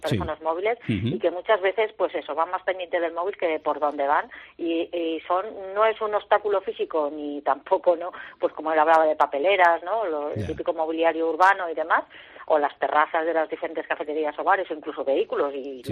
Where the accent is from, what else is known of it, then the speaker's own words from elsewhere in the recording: Salamanca, Castile and León, Spain; pongo siempre el ejemplo de Salamanca, ¿no? Que es mi tierra.